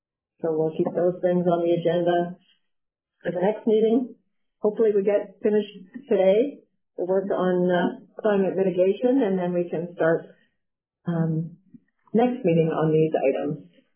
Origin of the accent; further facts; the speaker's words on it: Qualicum Beach, British Columbia, Canada; I grew up in Qualicum Beach, in nature and loving nature